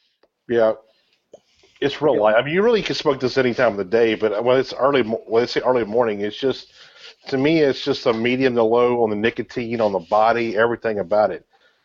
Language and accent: English; the South, United States; And I'm like you, I'm a Southerner, so sweet tea is usually my go-to